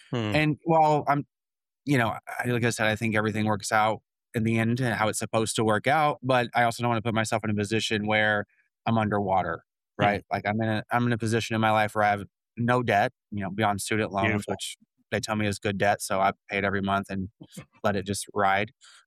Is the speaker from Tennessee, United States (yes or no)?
yes; Knoxville, Tennessee, United States; And currently I'm looking in Knoxville, Tennessee, my hometown market, because, you know, it's a market that I know, right?